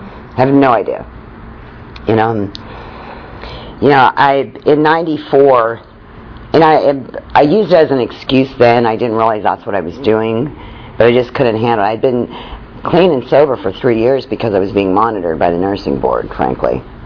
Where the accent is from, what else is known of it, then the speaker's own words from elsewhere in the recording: Pittsburgh, Pennsylvania, United States; You know, I grew up in Pittsburgh, and you know, what everybody does there is, you know, the guys work in a steel mill, and the girls get married to a guy that works in a steel mill.